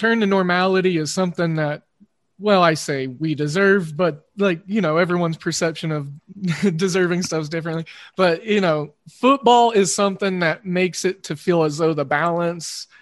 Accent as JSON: {"language": "English", "region": "Oklahoma", "country": "United States", "tie": "born or raised there", "said": "I'm an Oklahoma State fan. I grew up in Oklahoma. I'm outside of Oklahoma City now."}